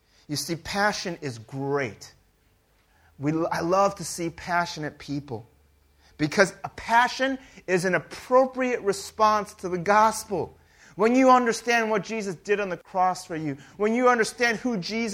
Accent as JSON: {"language": "English", "country": "United States", "tie": "born or raised there", "said": "And, you know, I grew up in the United States, and Mrs. Fields is like the best cookies back in the day, right?"}